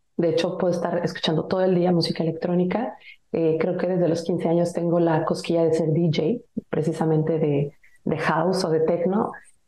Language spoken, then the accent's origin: Spanish; Mexico City, Mexico; moved away as an adult; also born or lived in France; nacida y criada en Ciudad de México. A los 21 años, recién terminé mi carrera universitaria, salí del país, me fui a vivir a Francia para trabajar primero